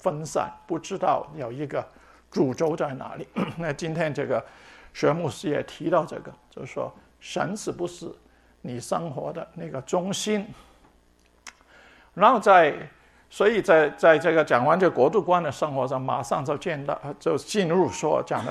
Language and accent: Chinese; Hong Kong; now in United States; 是我在香港长大的时候从来没有吃过的。